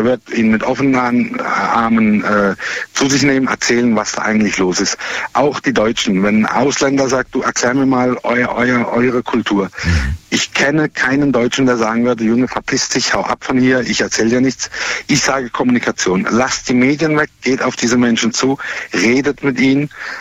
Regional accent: Germany; born there; Ich bin ein getürkter Deutscher. Ich bin in Deutschland geboren und bin Deutscher mit türkischem Blut, ja.

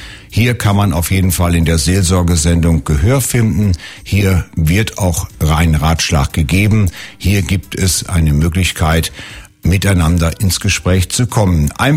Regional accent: Lower Saxony, Germany; Bei uns in Norddeutschland, ich bin in Norddeutschland groß geworden, im Emsland

